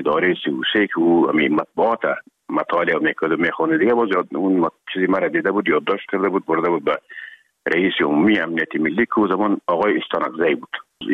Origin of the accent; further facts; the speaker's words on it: Herat, Afghanistan; خودمون از هرات که آمدیم به اکادمی نظامی